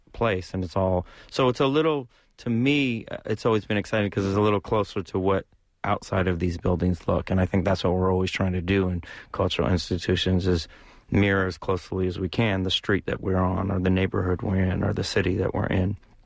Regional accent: San Francisco, California, United States; I grew up in San Francisco, so like the notion of a place like the Ballet or ACT, they just seem like big buildings when you grew up here

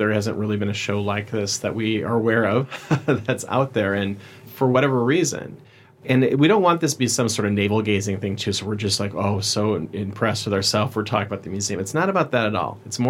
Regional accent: Minnesota, United States; I would go on with a bunch of, growing up in Minnesota, a bunch of Twins cards

